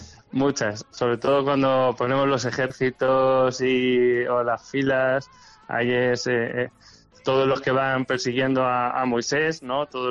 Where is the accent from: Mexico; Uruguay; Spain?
Spain; Albacete, Castilla-La Mancha; todos somos de Albacete, ¿no?, o sea, de la ciudad de Albacete, estamos aquí en el Belén